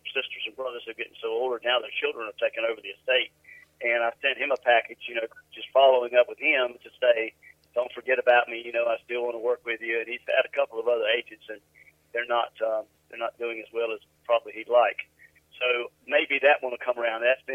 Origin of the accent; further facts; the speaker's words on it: North Carolina, United States; There's one parcel that actually is a 1,500 acre site that's near where I grew up in Harnett County.